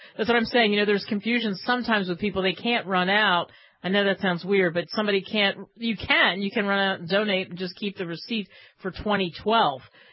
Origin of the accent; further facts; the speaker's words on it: New Jersey, United States; like I'm from cheesesteak land. I'm from Philly, New Jersey, South Jersey.